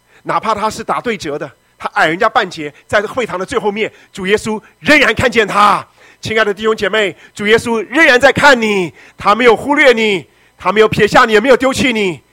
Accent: China; 所以我们中国人跟犹太人有些地方很像。

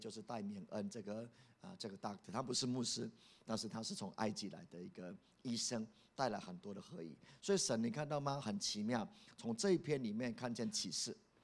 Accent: Taiwan; 所以我们台湾人没有去耶路撒冷也 OK

